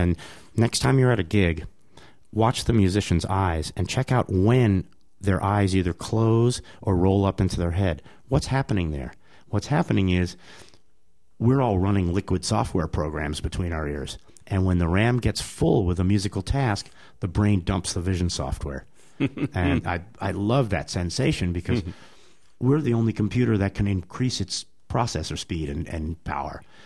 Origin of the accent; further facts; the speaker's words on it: United States; I mean, you know, for me, I as an American traveling, I feel like I have to go an extra 20 miles to undo some of the rude behavior and political socioeconomic damage that we've caused around the world.